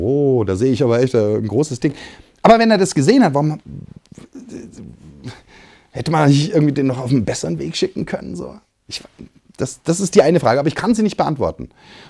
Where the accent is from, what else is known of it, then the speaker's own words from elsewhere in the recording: Germany; dann kommt irgendwann meine Familie, dann kommt irgendwann vielleicht die Region, wo ich aufgewachsen bin, dann kommt vielleicht Deutschland